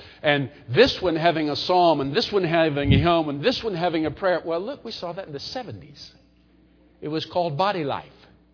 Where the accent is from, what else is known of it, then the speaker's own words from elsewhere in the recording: United States; Not only are we rebellious by nature, by God, I'm an American. I got rights.